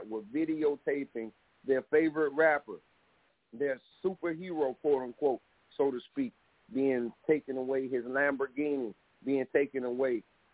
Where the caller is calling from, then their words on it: South Carolina, United States; calling from South Carolina.